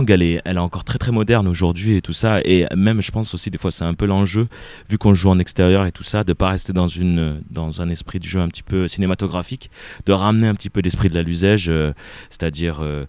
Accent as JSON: {"language": "French", "region": "south of France", "country": "France", "said": "je suis issu du sud de la France. Et donc, j'ai toujours connu les étés là-bas."}